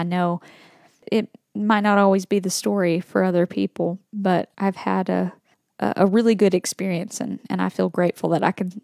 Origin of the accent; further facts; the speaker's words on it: Byrdstown, Tennessee, United States; You know, I grew up here in Tennessee, a little town called Byrdstown. There's so much great country, bluegrass, gospel, Americana music in this part of the world.